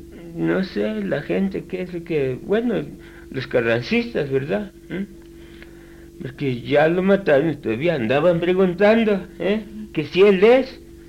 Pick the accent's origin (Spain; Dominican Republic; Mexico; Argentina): Mexico; San Juan Tepulco, Puebla; now in San Antonio Tlatelolco, Mexico; Soy nativo de San Juan Tepulco, pero ahora dedico aquí a...